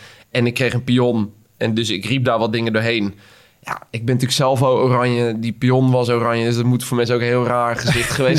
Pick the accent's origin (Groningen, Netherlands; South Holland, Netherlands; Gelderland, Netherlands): South Holland, Netherlands; Schipluiden; Ik kom uit een vrij klein dorp. Ik kom uit Schipluiden.